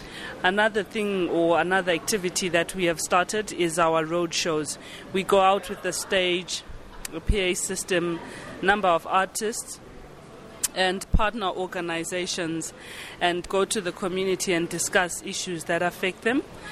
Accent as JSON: {"language": "English", "country": "Zimbabwe", "said": "I am from Zimbabwe."}